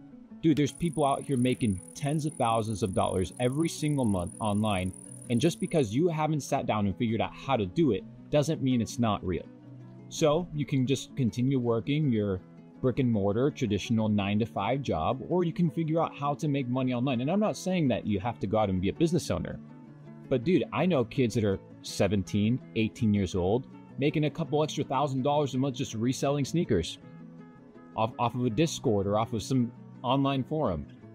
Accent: Argentina; moved away; But I come from Argentina, $200 in a motherfucking suitcase, and here I am today.

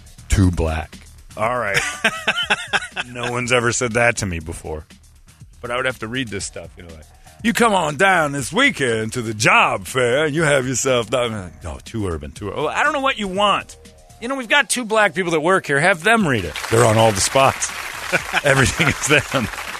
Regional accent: Mesa, Arizona, United States; I'm 26. I'm from Mesa. I'm the whitest person you've ever known.

